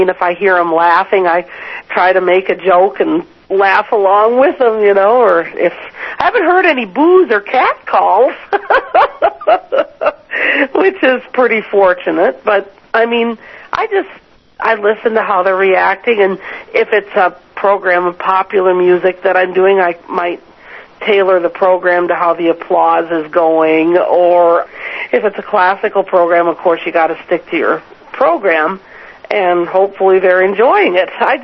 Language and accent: English; Iowa, United States; now in Huntsville, United States; Oh, no, I grew up in Iowa, actually.